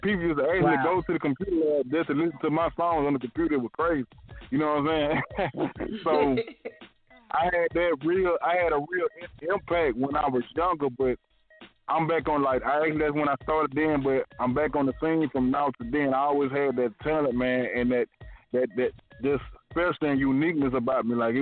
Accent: Mobile, Alabama, United States; I'm really from Mobile, Alabama. You know what I'm saying? The bottom of the map

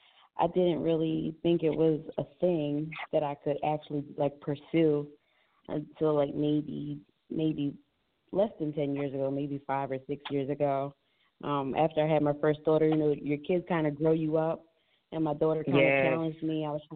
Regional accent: Pennsylvania, United States; I grew up in the Philadelphia suburb

